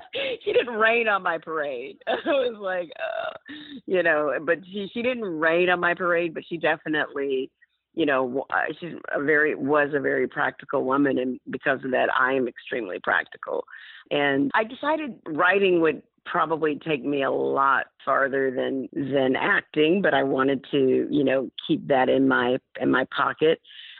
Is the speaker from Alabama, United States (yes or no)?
yes; Montgomery, Alabama, United States; I am from Montgomery. I am.